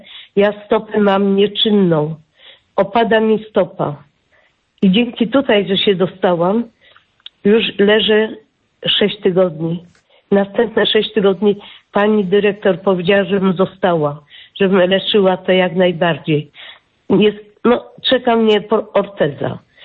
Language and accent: Polish; Kraków, Lesser Poland, Poland; ja z Krakowa pochodzę, ale jestem po operacji kręgosłupa.